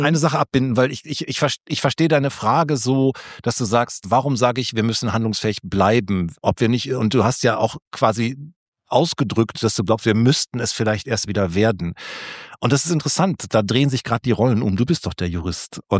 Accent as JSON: {"language": "German", "region": "North Rhine-Westphalia", "country": "Germany", "said": "ich komme halt aus NRW"}